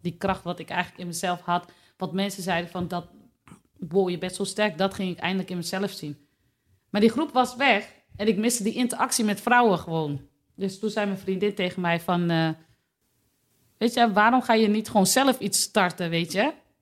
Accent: Delfzijl, Groningen, Netherlands; now in Hoogezand, Netherlands; Ik kom uit Delfzijl. 34 jaar, moeder van 3 kinderen, woon in Hoogezand.

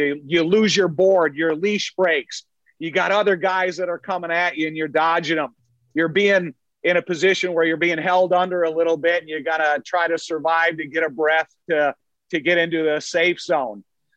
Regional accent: Joliet, Illinois, United States; I grew up in Joliet my whole life. I've been a Bears fan my whole life since 1961.

